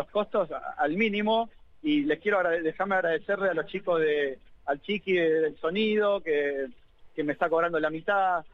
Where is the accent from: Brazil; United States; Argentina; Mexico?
Argentina; Monte Castro, Buenos Aires; yo que soy de Monte Castro, de Ciudadela